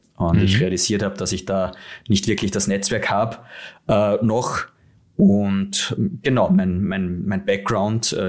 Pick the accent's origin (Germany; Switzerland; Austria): Austria; wie ihr vielleicht auch noch hören werdet, bin ich Österreicher und sitze hier jetzt im wunderschönen Wien